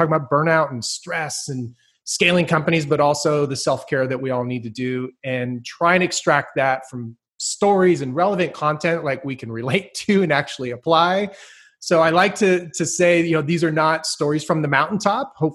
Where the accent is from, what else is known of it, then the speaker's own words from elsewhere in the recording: San Francisco, California, United States; born there; I was born in San Francisco, so it just gets stamped on you.